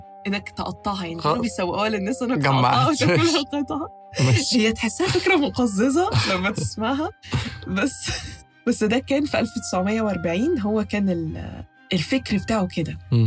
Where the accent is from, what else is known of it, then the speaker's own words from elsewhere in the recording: Egypt; بس دي مش عندنا في مصر